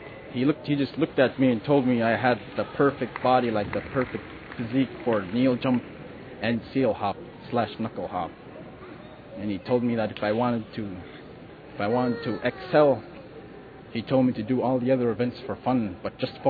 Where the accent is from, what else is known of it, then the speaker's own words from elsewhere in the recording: Kipnuk, Alaska, United States; I'm from Kipnuk, and I am 19 years old.